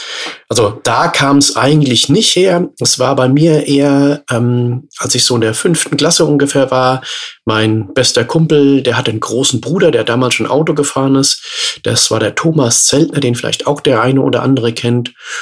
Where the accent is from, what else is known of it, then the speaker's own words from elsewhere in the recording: Groß-Gerau, Hesse, Germany; Also ich komme ursprünglich aus Groß-Gerau